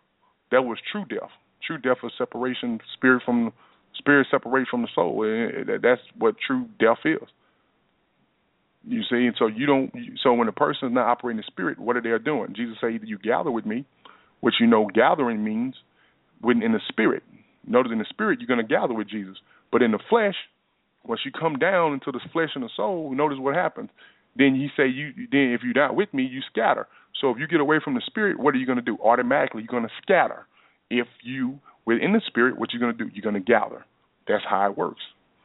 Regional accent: Texas, United States; Hope I ain't sound too country, but you know I am from Texas.

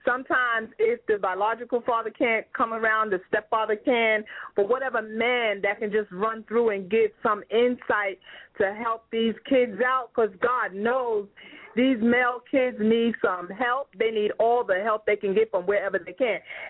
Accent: Harlem, New York, United States; I'm from Harlem.

